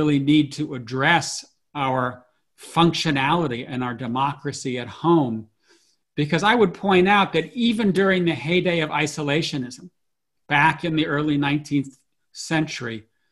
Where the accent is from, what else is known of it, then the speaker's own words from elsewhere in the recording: United States; I never thought that as an American, I would be living through a moment similar to this moment